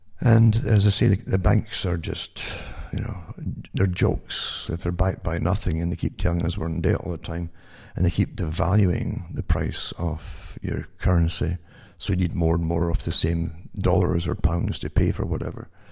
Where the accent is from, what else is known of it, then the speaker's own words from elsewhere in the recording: British Columbia, Canada; from Interior Canada